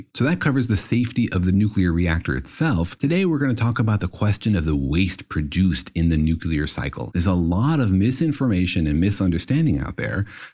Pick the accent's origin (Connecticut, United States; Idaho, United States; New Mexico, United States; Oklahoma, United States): New Mexico, United States; Los Alamos; It was probably because I grew up in Los Alamos, New Mexico, home of the atomic bomb and secret plutonium facilities.